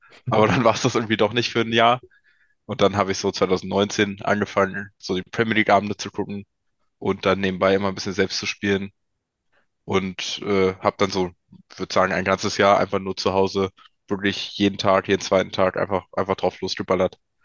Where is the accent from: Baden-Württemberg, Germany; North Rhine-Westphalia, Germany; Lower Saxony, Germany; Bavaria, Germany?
Lower Saxony, Germany; Peine; Ja, also ich komme aus der Region Braunschweig, Hannover, das große Nichts in Niedersachsen, aus der Stadt Peine.